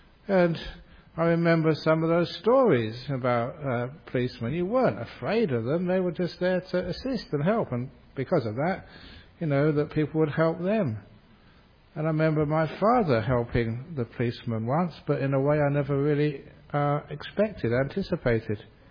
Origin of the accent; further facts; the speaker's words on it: London, United Kingdom; born there; I was born in London, 1951